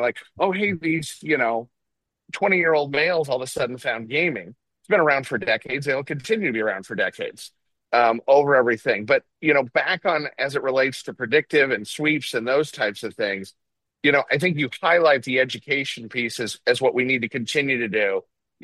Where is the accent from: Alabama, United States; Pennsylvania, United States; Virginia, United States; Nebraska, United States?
Nebraska, United States; and even my home state of Nebraska